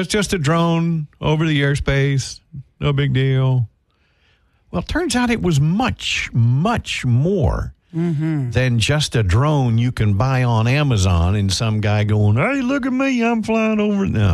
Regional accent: Bossier City, Louisiana, United States; I had friends that I went to school with, because I grew up in Bossier, went to school with, who lived on base.

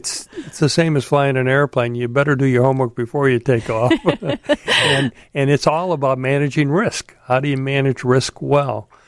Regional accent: Chicago, Illinois, United States; You know, I grew up in Chicago. I think I flew one commercial flight once, was in a little airplane just once, and then I'm sent to pilot training.

